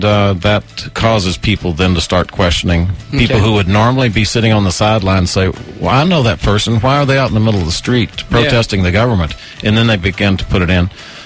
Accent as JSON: {"language": "English", "country": "United States", "said": "I said, I run as a Republican, but I serve as an American."}